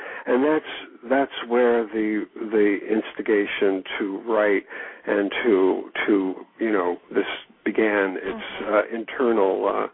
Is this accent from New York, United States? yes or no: yes; New York, United States; I grew up in the New York area with a very stern, loving, but strict set of German-American grandparents.